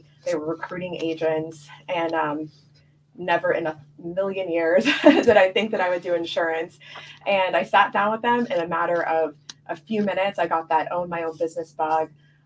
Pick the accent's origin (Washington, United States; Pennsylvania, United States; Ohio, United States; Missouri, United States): Ohio, United States; Youngstown; So I was from Youngstown, born and raised. Youngstown region.